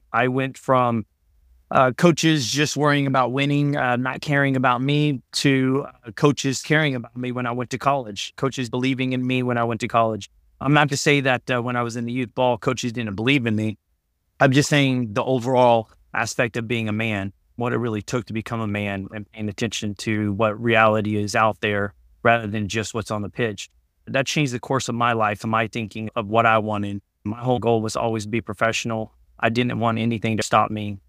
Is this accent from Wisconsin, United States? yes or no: no; Dallas, Texas, United States; I've been in the world of soccer my whole life. I grew up here in Dallas and have a big passion to make sure Dallas continues growing.